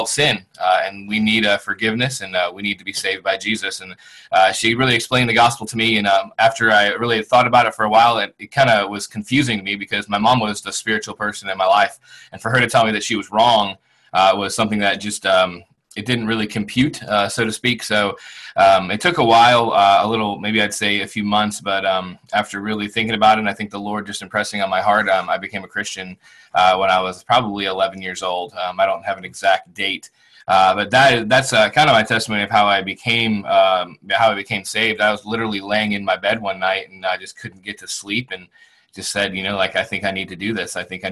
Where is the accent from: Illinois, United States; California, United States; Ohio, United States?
Ohio, United States; Yeah, my I was born in Ohio. I grew up in a church there that did not preach the gospel.